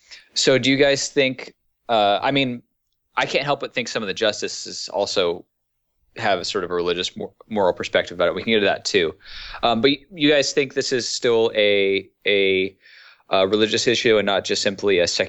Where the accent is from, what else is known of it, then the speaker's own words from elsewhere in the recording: California, United States; I'm more interested in Prop 8 mostly because I'm from California